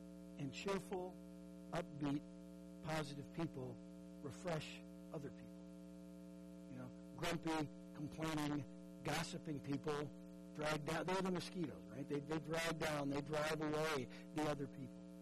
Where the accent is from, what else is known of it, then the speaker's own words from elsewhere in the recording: Minnesota, United States; I grew up in Minnesota, and Minnesota is known for a few things.